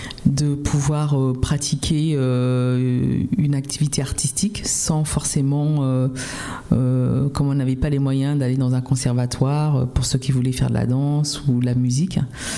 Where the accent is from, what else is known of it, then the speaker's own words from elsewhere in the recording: Cameroon; born there; moi, je suis née au Cameroun